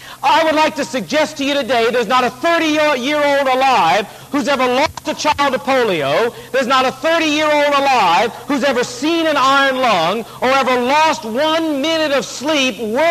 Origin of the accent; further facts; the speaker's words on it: Portsmouth, Virginia, United States; standing in this long line outside of an elementary school where I grew up in Virginia, down in Portsmouth.